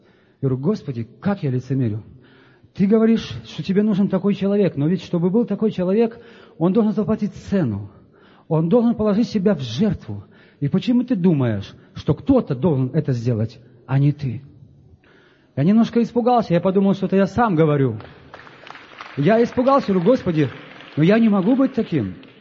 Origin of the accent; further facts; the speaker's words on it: Belarus; Я сам из Белоруссии.